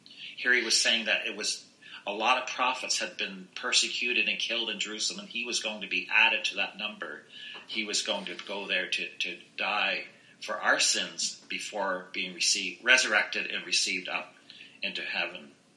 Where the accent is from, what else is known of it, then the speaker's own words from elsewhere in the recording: Ontario, Canada; now in Ottawa, Canada; in my case, I grew up in Southern Ontario, and then I came to Ottawa, and then I went to other cities